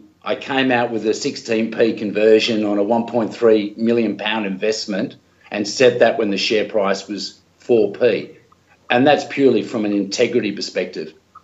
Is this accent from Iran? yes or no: no; Australia; being an Australian.